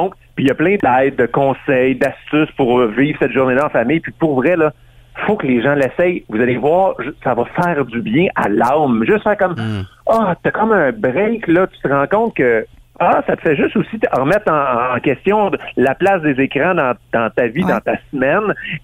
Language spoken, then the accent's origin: French; Saint-Jean-sur-Richelieu, Quebec, Canada; ben moi, je viens de Saint-Jean-sur-Richelieu. J'ai vécu le grand verglas, donc j'ai pas peur.